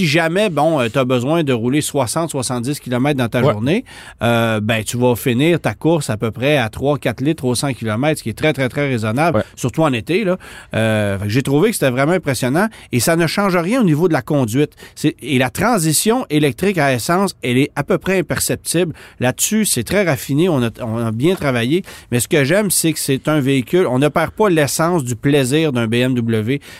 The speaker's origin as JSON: {"language": "French", "country": "Canada", "said": "Et 45 km, c'est ce qu'on estime chez nous au Canada."}